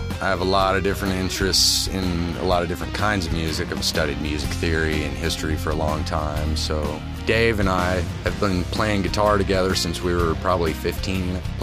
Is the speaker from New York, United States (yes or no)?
no; Kansas City, Missouri, United States; born there; Well, I was born here in Kansas City. My parents were very blue-collar growing up.